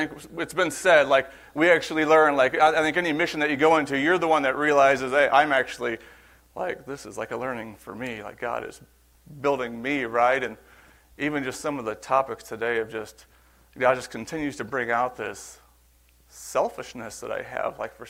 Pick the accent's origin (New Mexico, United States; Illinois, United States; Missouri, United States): Missouri, United States; St. Louis; from St. Louis.